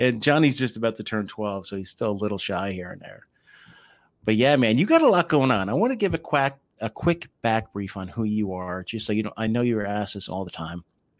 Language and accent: English; New Jersey, United States; I grew up in New Jersey, but I grew up in like the green part right next to the Appalachians, a town of 5,000 people.